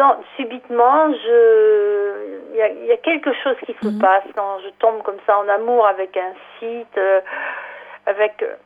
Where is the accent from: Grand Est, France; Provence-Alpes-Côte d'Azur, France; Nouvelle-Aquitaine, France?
Nouvelle-Aquitaine, France; Angoulême; born there; now in Gond-Pontouvre, France; Je suis à Gonpontouvre, mais je suis née à Angoulême.